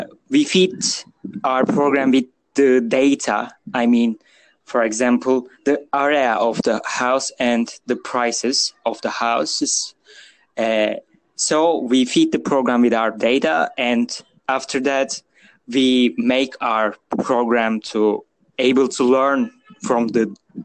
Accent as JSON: {"language": "English", "country": "Turkey", "second_language": "English", "said": "I'm a student from Turkey."}